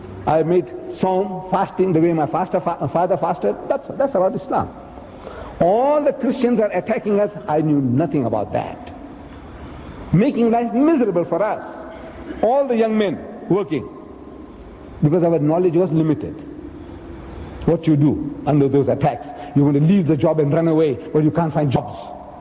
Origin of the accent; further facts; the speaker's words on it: India; When they conquered my country, I come from India.